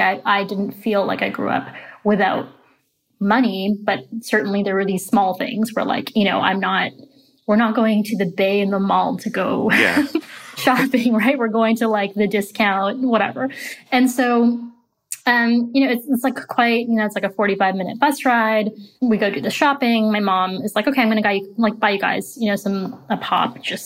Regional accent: Markham, Ontario, Canada; Well, it's funny because I grew up in Markham, Ontario, which is actually the most diverse place in Canada.

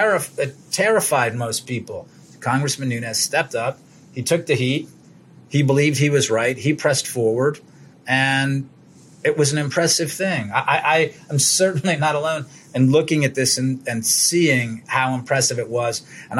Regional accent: New York, United States; I'd lived in New York for a long time. I was raised in New York.

